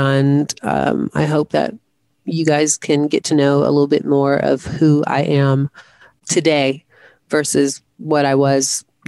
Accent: the South, United States; growing up in the South and transitioning before it was like, you know, hot on TV

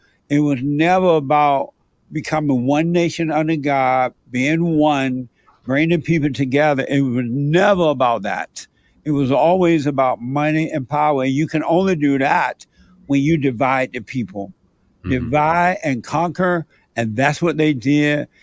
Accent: Alabama, United States; I did not know any liberals growing up in Alabama, and I did not know any Democrats.

